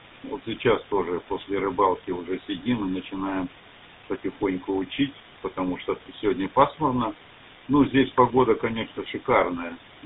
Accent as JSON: {"language": "Russian", "town": "Saratov", "region": "Saratov Oblast", "country": "Russia", "said": "Я сам из Саратова, вообще-то, на приеме."}